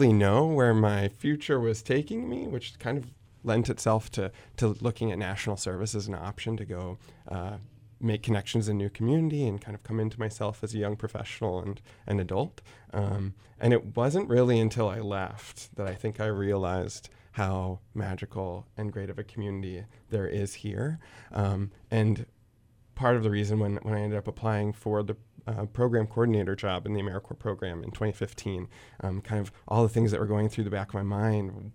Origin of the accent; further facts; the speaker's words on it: Bellingham, Washington, United States; also born or lived in Seattle; now in Roseburg, United States; I actually went and did a year of service back in my hometown, Bellingham, Washington.